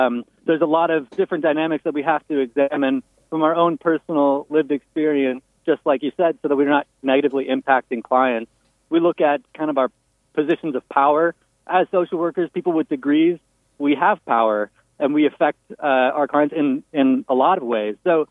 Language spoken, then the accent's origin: English; Minnesota, United States; also born or lived in Sitka, Alaska; now in Port Townsend, United States; I moved here from Sitka, Alaska, where I had been an AmeriCorps volunteer working at a youth mental health clinic. And I grew up in a suburb north of St. Paul, Minnesota.